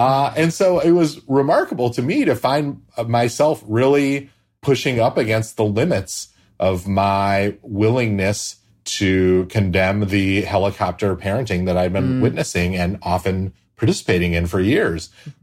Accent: United States; And to me, an American, even as an American who frequently finds myself annoyed by how exceptional all my neighbors find their children

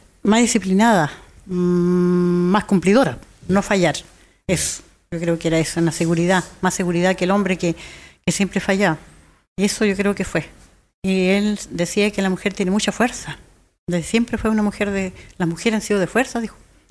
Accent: Río Negro, Argentina; Y ahí volví a Curuleufu, Río Negro, a trabajar.

